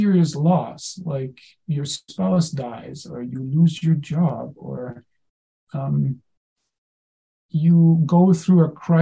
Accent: Germany; now in United States; I'm German, but now I'm also American, so already gets kind of fuzzy, right? Like, am I more German where I grew up and was raised, or am I more American now because that's where I live

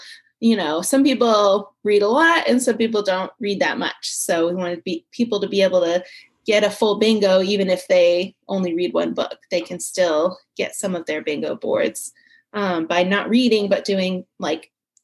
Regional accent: Maine, United States; which is a nonfiction about the towns surrounding where we grew up in Maine.

